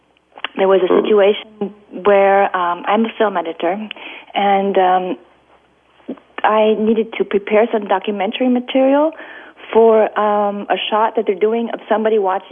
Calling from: Munich, Bavaria, Germany; I'm calling from Munich in Germany.

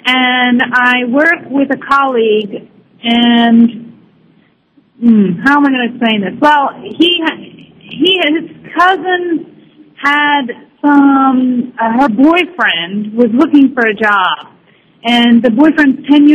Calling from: Brazil; From Brazil. How are you all doing?

